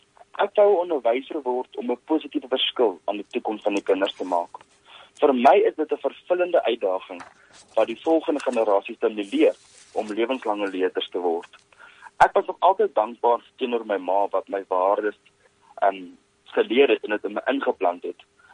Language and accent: Afrikaans; Gauteng, South Africa; Ek is oorspronklik van die Wesrand af. Ek het in 2016 by Hoërskool Rivierkant gematrikuleer.